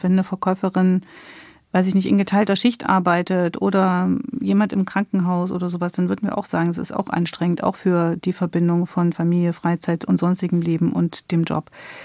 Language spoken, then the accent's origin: German; Germany; jetzt bin ich ja in der DDR groß geworden